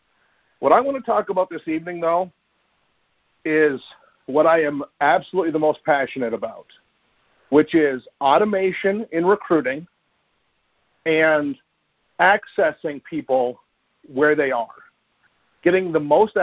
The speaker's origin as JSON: {"language": "English", "region": "Vermont", "country": "United States", "said": "I'm from Vermont. I don't know a lot of people."}